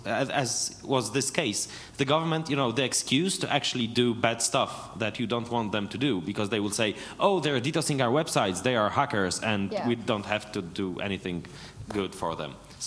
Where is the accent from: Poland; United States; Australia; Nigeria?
Poland; I'm from Poland. I was heavily involved in the anti-ACTA campaign in Poland.